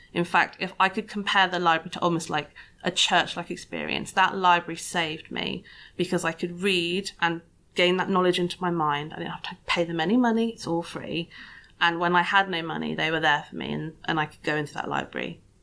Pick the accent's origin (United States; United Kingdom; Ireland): United Kingdom; Sheffield, Yorkshire and the Humber; I'm actually from Sheffield. I'm Northern. I've just lost my accent.